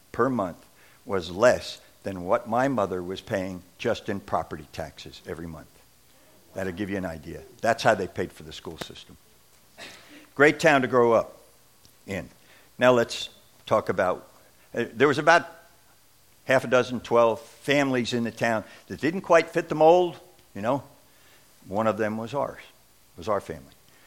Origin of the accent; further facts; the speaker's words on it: Glen Rock, New Jersey, United States; born there; I was born in New Jersey, a little town called Glen Rock, New Jersey